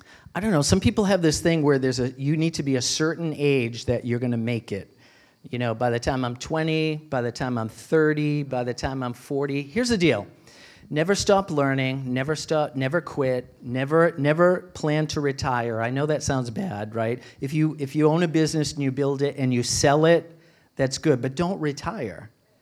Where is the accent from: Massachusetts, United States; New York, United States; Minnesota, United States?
Massachusetts, United States; Braintree; I remember I grew up in Braintree, you guys, and when I was in high school, I was a musician, and we rented some rehearsal space in Brockton.